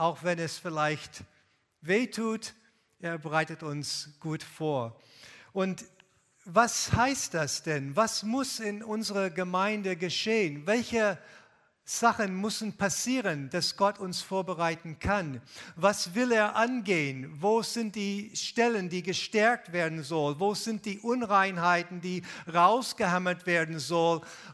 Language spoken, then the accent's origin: German; Lebanon; German is a second language; moved away; Ich bin in Libanon groß geworden und in Libanon gab es nie eine richtige Einheit unter das Volk.